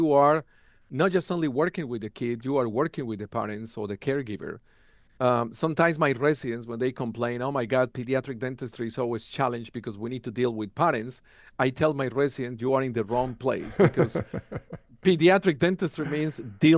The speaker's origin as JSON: {"language": "English", "region": "Kentucky", "country": "United States", "accent": "Kentucky", "said": "That's the ones who are getting the benefit of the time that you spend listening to my Kentucky accent or my We Are accent."}